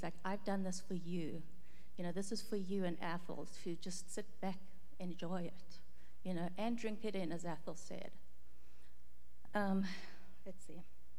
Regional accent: South Africa; now in United States; growing up in South Africa, it's very much an outdoors climate. So you grow up and you get to appreciate nature. Then you come to the States

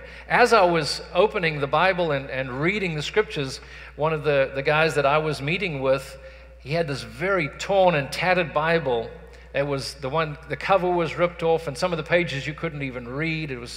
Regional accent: South Africa; I had the privilege of going to South Africa, to my hometown

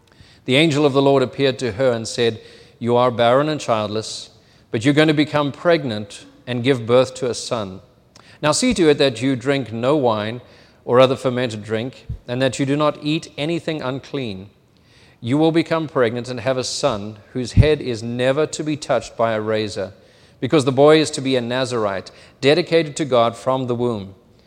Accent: South Africa; I said, I'm a father, South African. I'm American.

